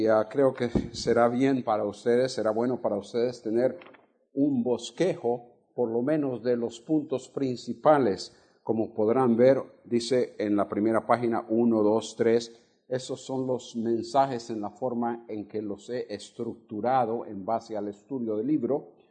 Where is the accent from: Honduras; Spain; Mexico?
Honduras; born there; moved away; Nací en Honduras. Lo que pasa es que hace más de 50 años que no vivo en Honduras. Entonces, la forma de hablar, que se parece mucho a la forma de los salvadoreños, se ha ido perdiendo.